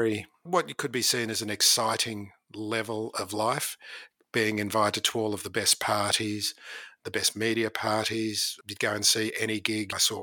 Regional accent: Sydney, New South Wales, Australia; I was born in Sydney and grew up in a wonderful, loving family.

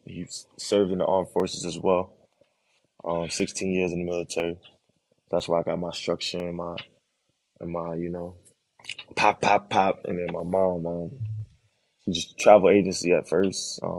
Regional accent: Wellington, Florida, United States; also born or lived in Brooklyn / Coral Springs; I was born in Brooklyn. And it was a pretty rough start, but then we moved to Coral Springs, and then my pops got a crib in Wellington, Florida. So we was in the suburbs.

